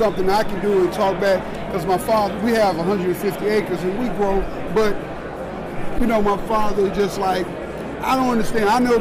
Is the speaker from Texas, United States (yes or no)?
yes; Texarkana, Texas, United States; we're from Texas, in Texarkana.